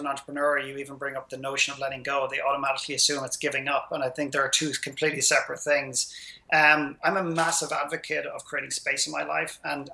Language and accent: English; Ireland; my modest background growing up in Ireland.